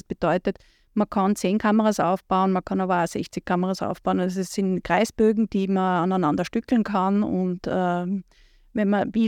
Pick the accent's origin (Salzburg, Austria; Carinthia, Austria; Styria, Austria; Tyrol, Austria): Tyrol, Austria; moved away as an adult; now in Vienna, Austria; Ich komme aus Tirol. Ich bin aufgewachsen in Tirol und war bis zu meinem 18. Lebensjahr auch dort und bin zum Studium nach Wien gegangen